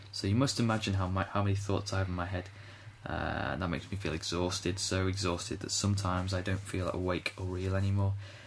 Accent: Bebington, North West England, United Kingdom; He was from the Wirral. He's from Hoylake. I'm from Bebbington.

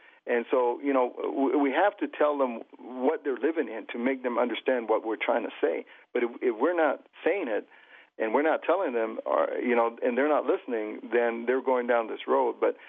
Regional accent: United States; takes us as Indian people and this country in a direction that we shouldn't go

